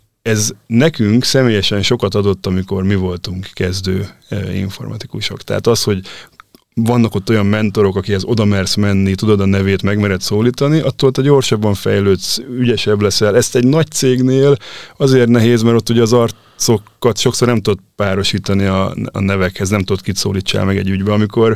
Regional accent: Pécs, Baranya, Hungary; egyébként magam is pécsi származású vagyok

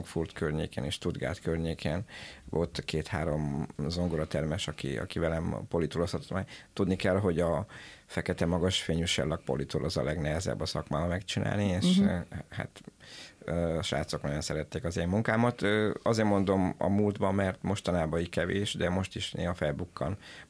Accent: Miercurea Ciuc, Harghita, Romania; mivel én erdélyi származású vagyok, csíkszeredai.

